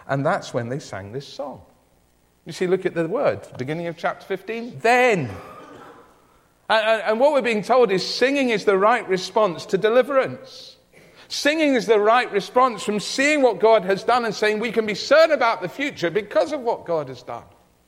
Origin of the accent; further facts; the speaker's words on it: United Kingdom; Well, he won, but hey, I'm British, we won.